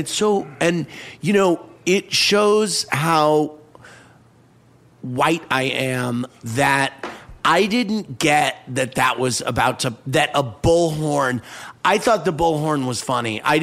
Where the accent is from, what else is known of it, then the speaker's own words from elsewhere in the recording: St. Louis, Missouri, United States; I'm from St. Louis.